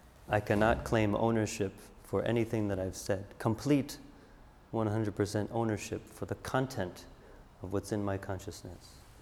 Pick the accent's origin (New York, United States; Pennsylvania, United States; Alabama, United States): New York, United States; accent: New York; moved away; My accent actually used to be more like that until I left the States for a while. It slowly transformed. The seeds of seeds of New York and pork in my car slowly transformed into, you know, I'm gonna go park my car.